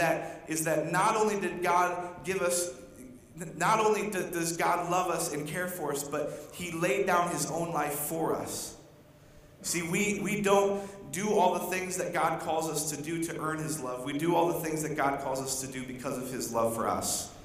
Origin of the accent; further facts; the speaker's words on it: Syracuse, New York, United States; growing up in Syracuse and now moving to Central Pennsylvania, I've lived there now in total, I guess, about 10 years.